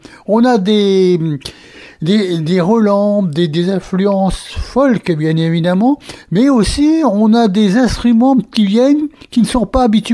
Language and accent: French; Hauts-de-France, France; je suis du originaire des Hauts-de-France, tout simplement.